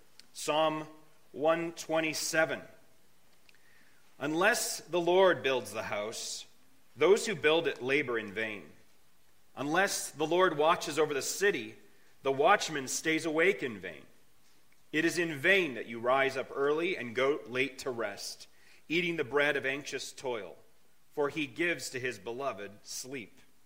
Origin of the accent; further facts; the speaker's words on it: Canada; now in United States; I actually am from Canada, born and raised, so if you hear strange words or weird accents, that's the fault of me being Canadian by birth. So I spent majority of my life up there. We moved down to Indiana just pre-COVID